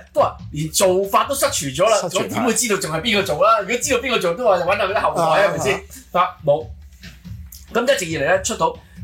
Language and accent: Cantonese; China; 喺我哋原本中國邊咧叫見日之光